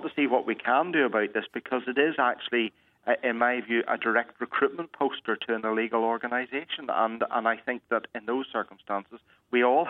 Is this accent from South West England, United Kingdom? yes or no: no; Carrickfergus, Northern Ireland, United Kingdom; I'm born and bred in Carrickfergus. I've been a councillor in Carrickfergus for over 30 years.